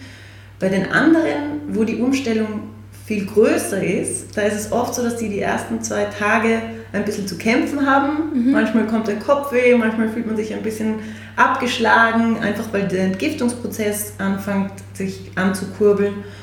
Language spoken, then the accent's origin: German; Salzburg, Austria; Wir sind in Salzburg aufgewachsen